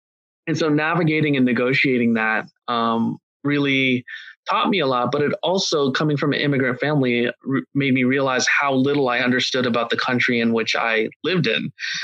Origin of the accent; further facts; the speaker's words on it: Ohio, United States; Yeah, so I grew up in Ohio in an environment in which most people were either black or white, and I was neither.